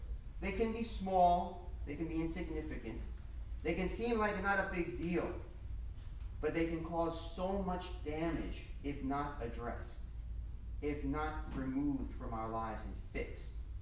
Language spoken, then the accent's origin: English; New Jersey, United States; Granted, I am from New Jersey and I know how to drive on snow and ice.